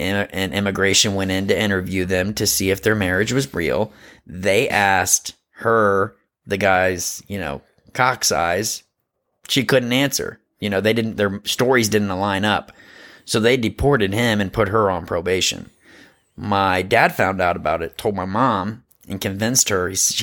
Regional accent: United States; Well, I'm from the States. I'm from America, man, where we have paved roads.

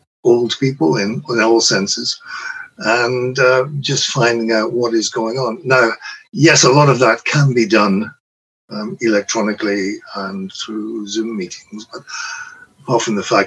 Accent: Northern Ireland, United Kingdom; Previous to that, I grew up mainly in Northern Ireland, and I took a summer as a schoolboy picking strawberries in East Anglia here in England.

